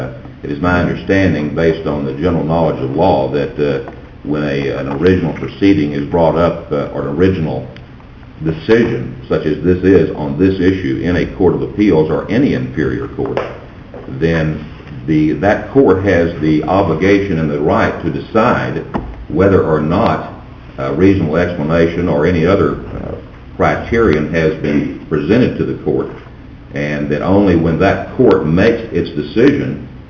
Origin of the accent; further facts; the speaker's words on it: Sinton, Texas, United States; I'm from Sinton.